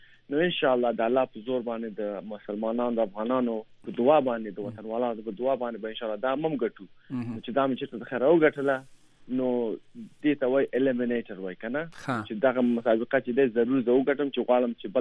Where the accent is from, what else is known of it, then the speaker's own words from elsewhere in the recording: Afghanistan; زه افغان یم او زه به همیشه د افغان په نوم یادېږم